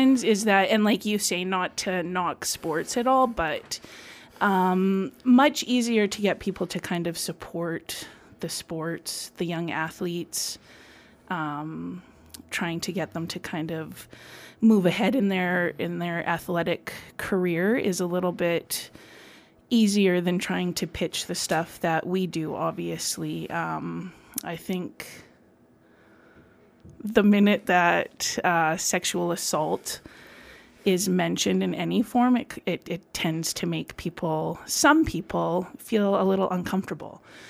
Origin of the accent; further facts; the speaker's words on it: Prince George, British Columbia, Canada; now in Okanagan, Canada; So I grew up in Prince George. I moved away about 16 years ago now to the sunny Okanagan